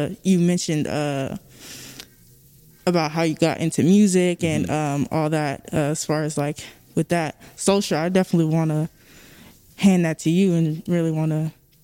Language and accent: English; Anchorage, Alaska, United States; I'm from Anchorage, Alaska, and born and raised, grew up there. I lived in many parts, but mainly the east side.